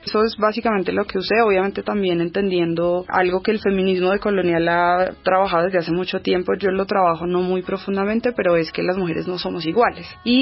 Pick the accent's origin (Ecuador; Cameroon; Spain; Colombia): Colombia; Bogotá; born there; yo no soy una mujer afrodescendiente, y segundo, que yo nací en Bogotá en unas condiciones socioeconómicas particulares